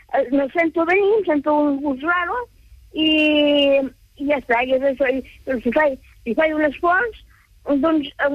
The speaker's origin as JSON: {"language": "Catalan", "town": "Castellserà", "region": "Catalonia", "country": "Spain", "tie": "born or raised there", "moved": "yes", "said": "Castellserà, home, és el meu poble. Però com que hi he estat poc, perquè primer vaig estar interna en dos o tres col·legis, i després vaig tornar-hi, vaig estar-hi 3 anys més, i ja vam venir a viure aquí."}